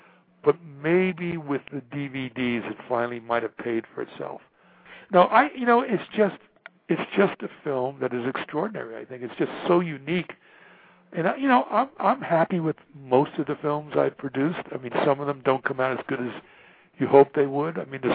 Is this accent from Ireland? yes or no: no; New York, United States; This is one of the big thrills of my life, because I'm from New York originally.